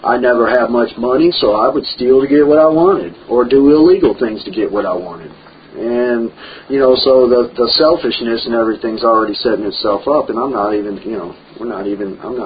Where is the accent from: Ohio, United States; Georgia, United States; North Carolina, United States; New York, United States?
Ohio, United States; And this is up in Ohio. I was born and raised in Ohio.